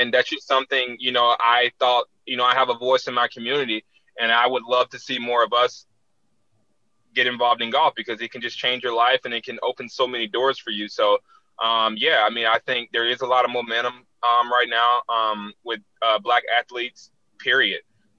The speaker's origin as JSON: {"language": "English", "town": "Tallahassee", "region": "Florida", "country": "United States", "tie": "born or raised there", "said": "And I have so much support in my hometown, Tallahassee."}